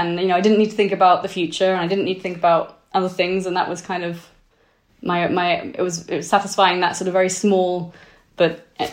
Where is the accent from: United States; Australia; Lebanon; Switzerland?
Switzerland; because I grew up in Switzerland and for me, snowboarding was everything.